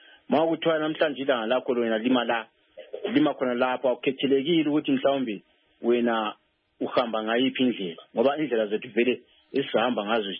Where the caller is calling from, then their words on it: Botswana; I'm calling from Botswana.